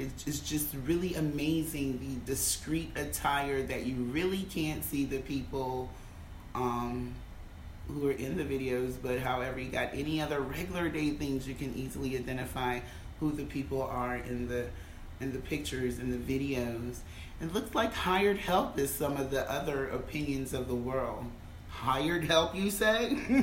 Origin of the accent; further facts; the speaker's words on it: United States; moved away; because I am an American who just so happened to have left 5 years ago to sit in the seat here today as